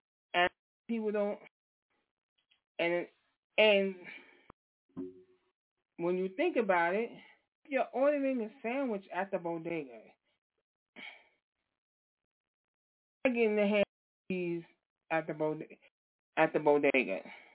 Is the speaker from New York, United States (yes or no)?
yes; Bronx, New York, United States; Because I know me, because I come from the same place … come from. I come from the Bronx.